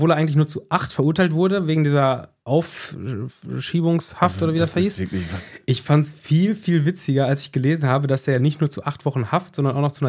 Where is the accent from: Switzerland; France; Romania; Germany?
Switzerland; das als Schweizer